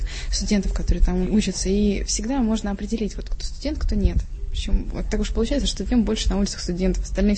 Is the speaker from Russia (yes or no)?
yes; Strezhevoy, Tomsk Oblast, Russia; now in Tomsk, Russia; Томск, я приехала из Стрежевого.